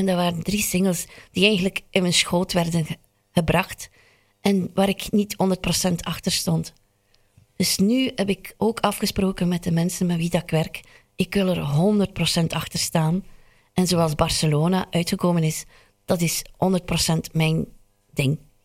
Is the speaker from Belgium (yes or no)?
yes; Veurne, West Flanders, Belgium; born there; want ik ben ook geboren in Veurne.